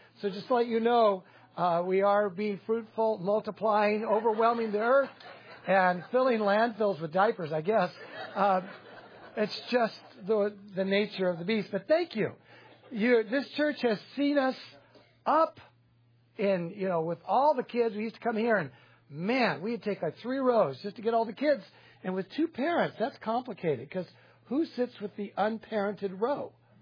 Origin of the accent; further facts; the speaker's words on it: Whittier, California, United States; born there; I was born in Whittier, California, in the LA area.